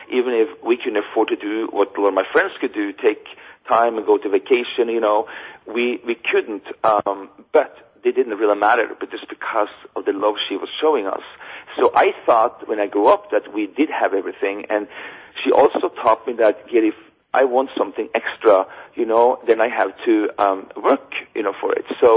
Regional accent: Norway; And, you know, growing up in Norway, we don't have palm trees

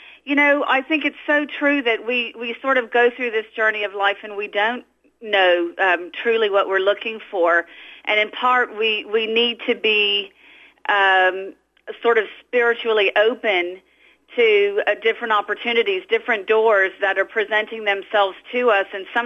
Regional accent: Bermuda; I was born and raised mostly in Bermuda, which is an island in the middle of the Atlantic Ocean.

